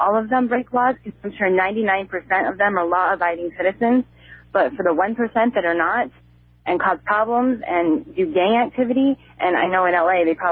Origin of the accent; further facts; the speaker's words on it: Elkhart, Indiana, United States; when I was growing up in Elkhart, that we do, and I lived in Elkhart my whole life.